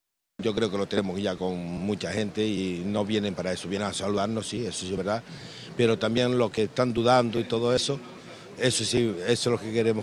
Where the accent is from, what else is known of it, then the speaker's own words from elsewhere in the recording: Canary Islands, Spain; nosotros nos consideramos antes que nada canarios, somos de Lanzarote, pero es Canarias